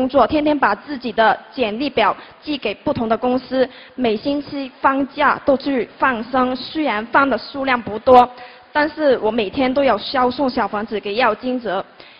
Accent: Macau; 大家好，我是来自澳门的同修

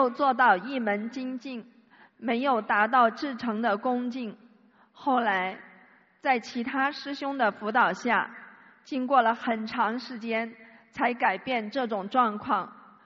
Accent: Shenzhen, Guangdong, China; 我来自深圳，修学心灵法门有5年多了

